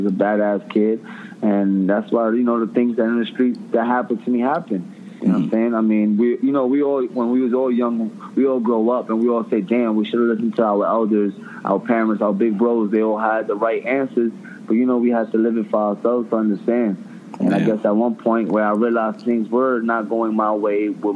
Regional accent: Bronx, New York, United States; So growing up in the Bronx, it was a little bit tough for me because, you know, living in the Bronx my whole entire life, people know your whole entire family

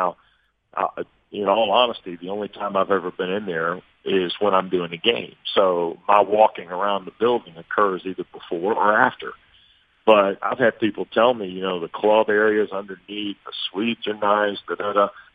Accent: Georgia, United States; I grew up in Georgia. Where's my high school helmet?

